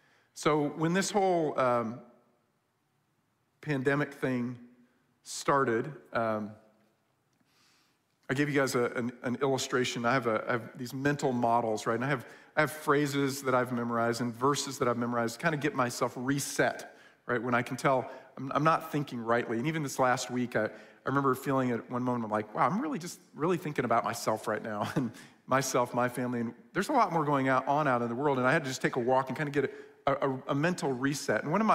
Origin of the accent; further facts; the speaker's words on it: New York, United States; also born or lived in Michigan; I grew up in New York, and I lived in Michigan, and I've driven all over the world, literally.